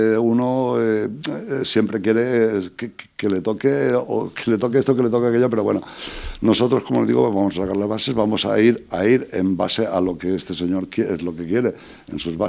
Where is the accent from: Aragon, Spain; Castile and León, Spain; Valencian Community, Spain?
Valencian Community, Spain; Beniparrell; Digo mi pueblo porque lo siento, no porque sea alcalde, sino porque he nacido, he crecido y quiero morir en él. Y además, Beniparrell para mí es lo máximo.